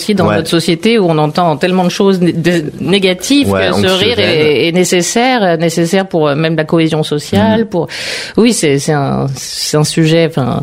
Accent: Île-de-France, France; Ah non, moi je suis de région parisienne au départ, et puis c'est assez nouveau cette vocation.

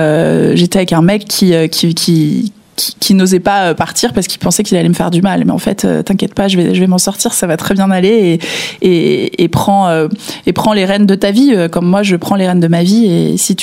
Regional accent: Les Lilas, Île-de-France, France; born there; Je suis née au Lila, dans 93.

